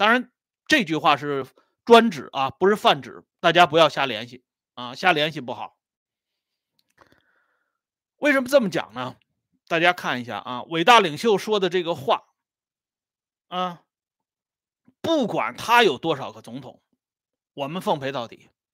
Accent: China; 我们作为中国人，那眼下这种啊热血澎湃啊这种振奋的这种感觉

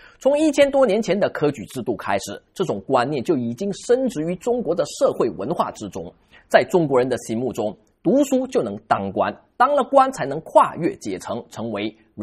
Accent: Malaysia; 我自己也是来自马来西亚的一个小镇，我父母亲也都没上过大学

